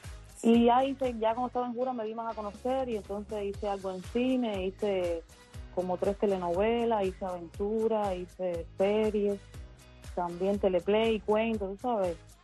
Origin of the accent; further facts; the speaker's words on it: Cuba; yo comencé como muchos cubanos